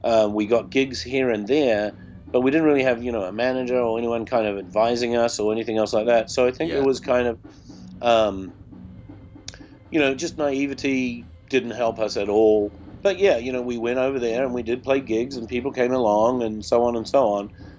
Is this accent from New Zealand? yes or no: yes; New Zealand; hey, we're from New Zealand, we'll play at a gig for free